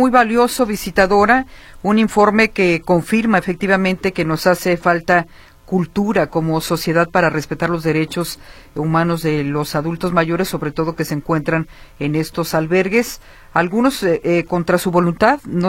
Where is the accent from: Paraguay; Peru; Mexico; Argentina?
Mexico; qué lástima que como mexicanos no tengamos una cultura de respeto y cuidado para los adultos mayores.